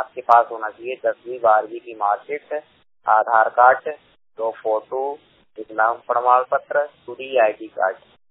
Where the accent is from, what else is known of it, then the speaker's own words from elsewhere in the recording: Bhopal, Madhya Pradesh, India; मैं भोपाल जिले का निवासी हूँ।